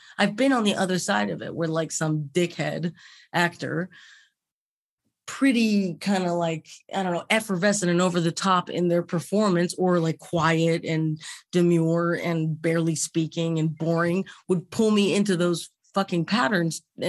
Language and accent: English; Los Angeles, California, United States; And I grew up on the West Side. So I've been West LA my whole life.